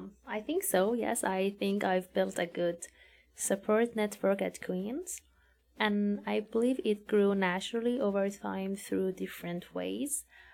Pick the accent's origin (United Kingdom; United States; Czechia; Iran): Iran; now in Canada; And I'm originally from Iran. I'm the oldest daughter in a small, tight-knit family with just having one younger sister.